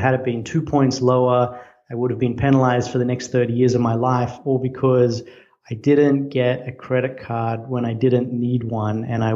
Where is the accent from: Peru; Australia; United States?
Australia; once I came here as a student, I'm Australian.